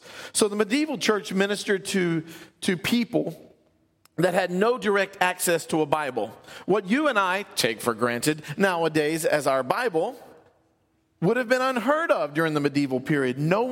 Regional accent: Louisiana, United States; I'm from South Louisiana. I know. We don't use that.

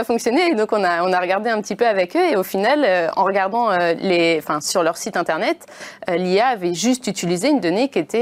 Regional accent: France; Alors en tant que Français, on est un peu malchanceux.

